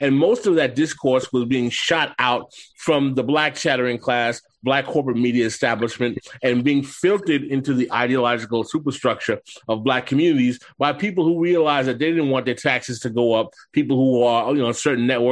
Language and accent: English; New York, United States; I'm old enough to remember that growing up in New York in an African-American community, that not too many black folk in that area really talked about Juneteenth at all.